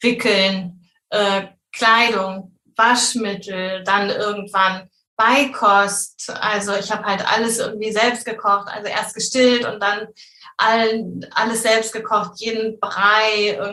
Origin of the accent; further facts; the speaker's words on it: Hamburg area, Germany; ich komme aus der Nähe von Hamburg und ich bin Mama von zwei kleinen Jungs, die sind 5 und fast 8.